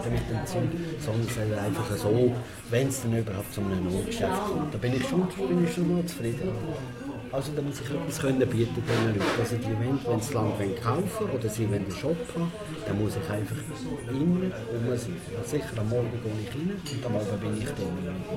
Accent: Switzerland; als Schweizer

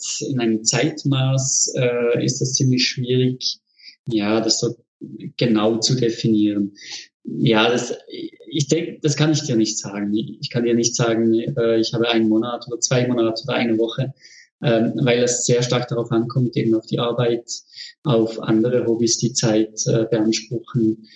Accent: Fribourg, Switzerland; Also ich komme aus Freiburg bzw. Fribourg, der zweisprachigen Schweiz. Ich wohne direkt am Röstigrabe.

